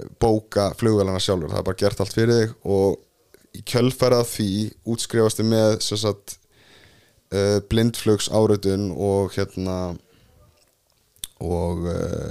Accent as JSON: {"language": "Icelandic", "town": "Reykjavik", "region": "Capital Region", "country": "Iceland", "tie": "born or raised there", "also_born_or_lived": "Seattle", "said": "Ég ólstu upp sem sagt í Reykjavík og Fossvoginum en flutti sem sagt með fjölskyldinni til Seattle þegar pappi var í háskólanámi þar og í rauninni lærði ensku og íslensku samhliða. Ég var frá, þú veist, eins til 3 ára eitthvað í Seattle"}